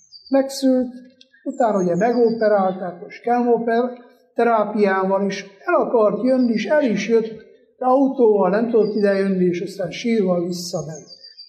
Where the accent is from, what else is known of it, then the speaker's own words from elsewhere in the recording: Székely Land, Romania; de Székelyföldön, ahol én felnőttem, lépten nyomon vannak ilyen patakok.